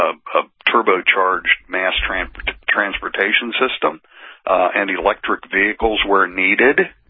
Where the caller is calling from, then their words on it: Pennsylvania, United States; I'm calling for my home state of Pennsylvania